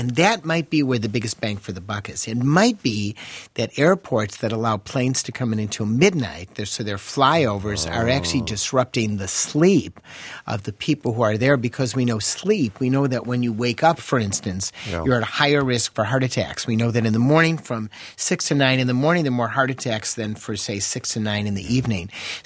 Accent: Chicago, Illinois, United States

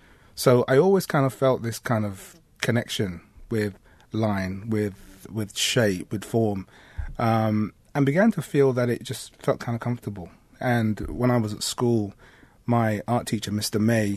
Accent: London, United Kingdom; born and raised in London, my parents were from Jamaica.

